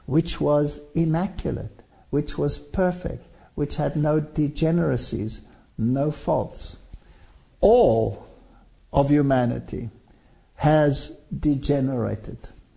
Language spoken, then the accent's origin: English; South Africa; And we come from South Africa, where it is touchy to the power of 10.